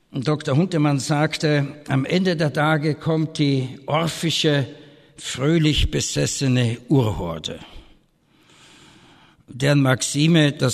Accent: Vienna, Austria; gehört in Österreich, ich bin Wiener, die reden so breit, versteht ihr?

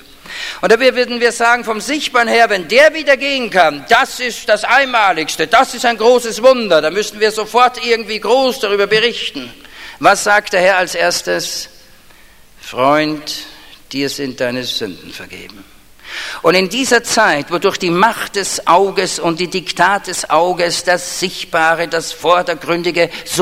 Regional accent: Vienna, Austria; Ich bin ja Wiener, wir sind damals durch Operation Mobilisation zum Glauben gekommen.

